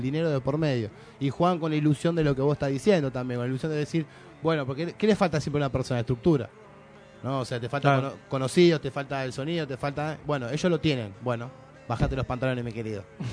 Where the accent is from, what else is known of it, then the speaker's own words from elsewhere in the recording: Argentina; Porque de última somos argentinos, vivimos acá.